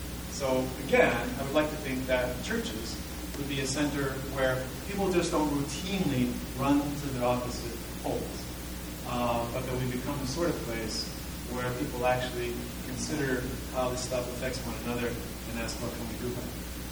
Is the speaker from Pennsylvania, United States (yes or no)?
yes; Pennsylvania, United States; I grew up in Washington County, and the Ku Klux Klan was still burning crosses in Fayette County, right below where I lived growing up.